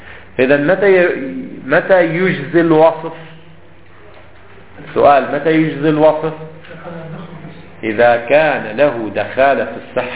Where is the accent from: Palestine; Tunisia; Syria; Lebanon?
Lebanon; هناك نوع من الخربوزة هذا الصغير عندنا في لبنان منذ القدم موجود